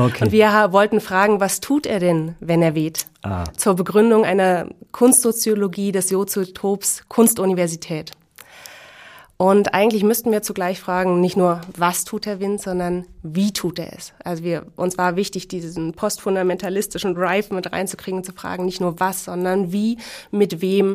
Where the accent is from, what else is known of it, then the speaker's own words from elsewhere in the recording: Berlin, Germany; Ich bin in einer Großstadt in Berlin aufgewachsen, habe dort die meiste Zeit auf dem Fußballplatz vielleicht verbracht.